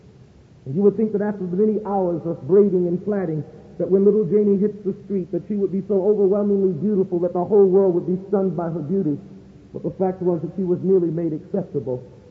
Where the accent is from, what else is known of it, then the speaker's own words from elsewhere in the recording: New York City, New York, United States; One of the great tragedies that I faced as a young person growing up in Harlem was trying to find out who in the world I was.